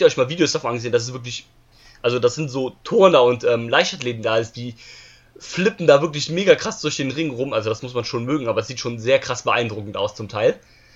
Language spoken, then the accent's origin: German; Cologne, North Rhine-Westphalia, Germany; wenn es türkisch wäre, hätte ich wahrscheinlich als Kölner auch ein bisschen noch was verstanden.